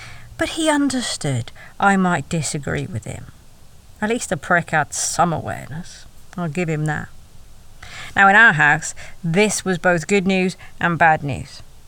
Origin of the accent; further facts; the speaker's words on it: United Kingdom; Talking of the weather, and being British, it is a talent I possess